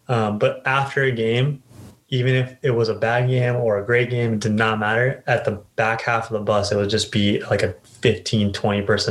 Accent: San Jose, California, United States; So, I mean, I'm from San Jose. So the Earthquakes have always had to be on my radar.

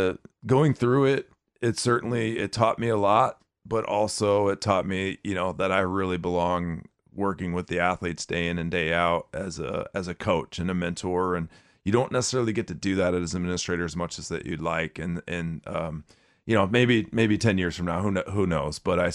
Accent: Iowa, United States; And I grew up in Iowa, and they still have summer high school baseball in Iowa.

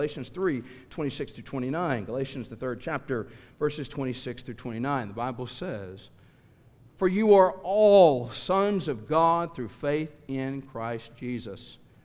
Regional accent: Tennessee, United States; and you got to remember, I'm from East Tennessee, provincial viewpoint, my world's very small

